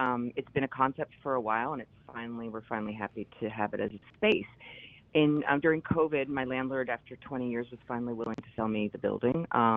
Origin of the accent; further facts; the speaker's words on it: New Jersey, United States; Our bar leader back there is Paul Finn, and he's from Long Island, and I'm from New Jersey